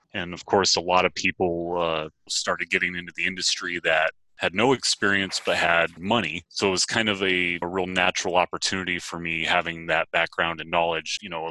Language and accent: English; Colorado, United States; Basically, just as I told you, grew up in a household that cannabis was